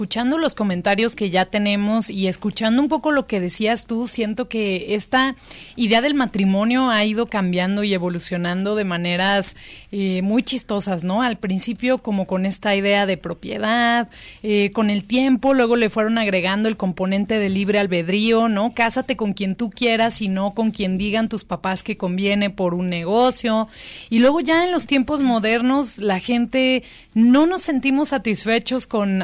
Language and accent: Spanish; Mexico; nos acercamos como mexicanos